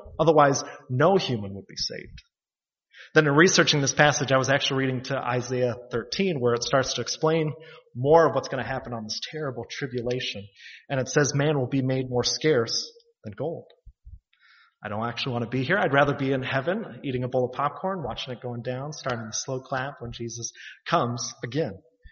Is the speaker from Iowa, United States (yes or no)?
yes; Iowa, United States; When I was younger, I grew up in the Promised Land. That's Iowa, if you didn't know.